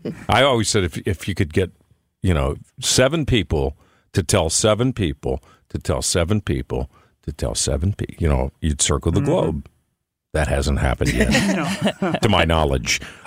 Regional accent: Highland Park, United States; I grew up in Highland Park, but it was a different place.

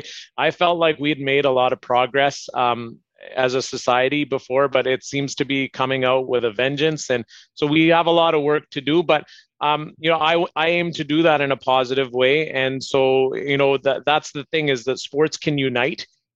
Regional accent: Alberta, Canada; I grew up in Alberta during the heyday of the Edmonton Oilers

